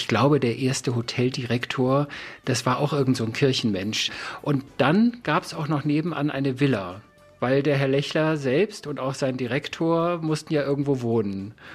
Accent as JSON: {"language": "German", "region": "North Germany", "country": "Germany", "said": "aber ich komme ja aus dem Norden, ich bin das ja gewohnt"}